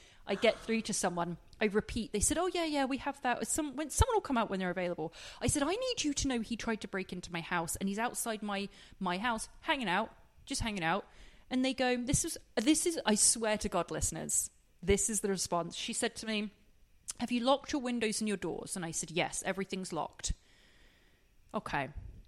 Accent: England, United Kingdom; Four, I'm English.

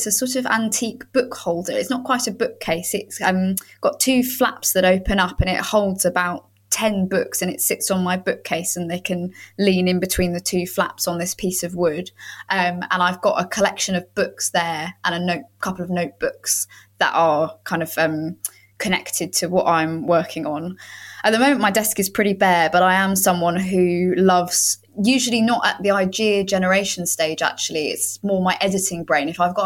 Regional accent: London, United Kingdom; I've been here in this house for a year now, actually. But my parents, so I grew up in East London, and then my parents moved down to Ramsgate about 10 years ago now.

